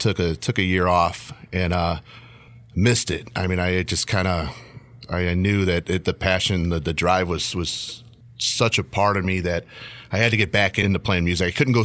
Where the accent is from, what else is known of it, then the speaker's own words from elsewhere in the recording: Hammond, Indiana, United States; I grew up, born and raised in Hammond, Indiana. Yes, sir.